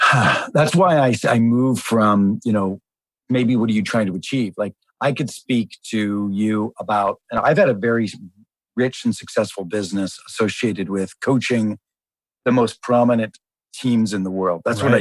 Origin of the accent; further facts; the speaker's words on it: Pittsburgh, Pennsylvania, United States; When I was a kid, I grew up in Pittsburgh. My old man was unemployed steel worker